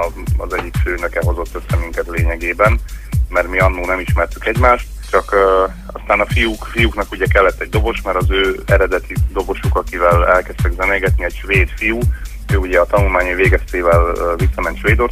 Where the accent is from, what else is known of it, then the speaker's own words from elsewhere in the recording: Mátraderecske, Heves, Hungary; egy Mátradereske nevű kis faluba, ahol én fölnőttem, ott szintén sok zenész volt